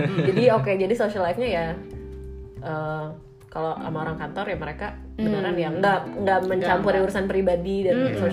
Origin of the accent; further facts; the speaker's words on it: West Java, Indonesia; gue sebagai orang Indo plus Sunda pula plus anak bungsu